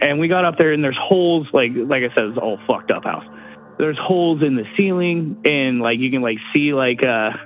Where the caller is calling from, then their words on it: Eugene, Oregon, United States; also born or lived in Reno, Nevada; from Eugene.